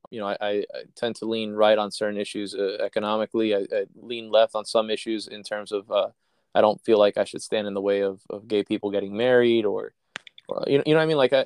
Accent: Miami, Florida, United States; my wife and I are Cuban. We grew up in Miami in the Cuban culture.

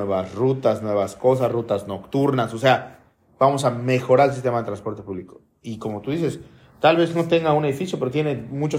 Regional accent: Yucatán, Mexico; y la verdad, qué lindos somos como yucatecos.

